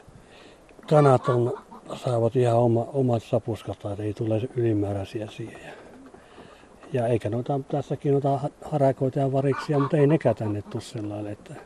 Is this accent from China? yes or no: no; Karelia, Finland; kun mä en ole savolainen, kun mä olen karjalainen